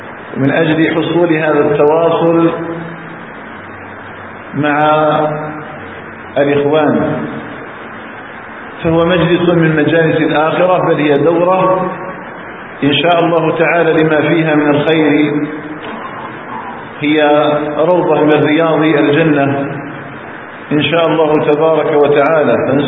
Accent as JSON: {"language": "Arabic", "country": "Algeria", "said": "أن يجعل بلدنا الجزائر آمنا مطمئنا وسائر بلاد المسلمين."}